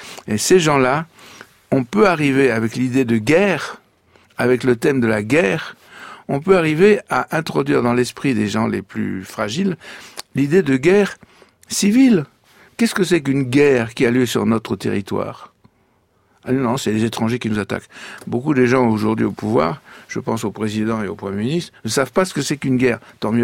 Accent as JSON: {"language": "French", "country": "Algeria", "tie": "born or raised there", "moved": "yes", "said": "moi, je connais un peu l'islam, et puis j'ai vécu toute mon enfance en Algérie, donc pour moi, les Arabes et l'islam, c'est pas très étranger."}